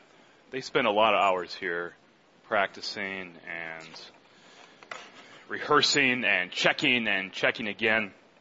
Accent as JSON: {"language": "English", "region": "Michigan", "country": "United States", "tie": "born or raised there", "said": "I grew up outside the Detroit area, just a few minutes from Ann Arbor, Michigan."}